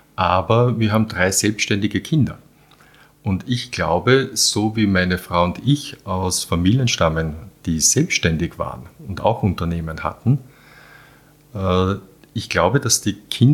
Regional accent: Vienna, Austria; born or raised there

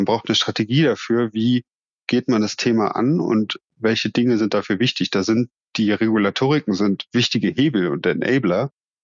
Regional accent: Berlin, Germany; accent: Berlin; Ja, das ist ein Spruch aus meiner Heimat. Mein Berliner Dialekt hört man nicht so oft, aber wenn, dann setze ich ihn gern gezielt ein.

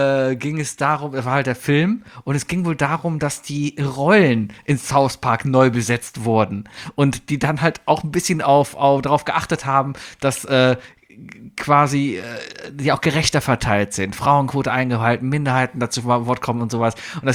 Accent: Cologne, North Rhine-Westphalia, Germany; Also ich komme aus einer Familie aus Köln

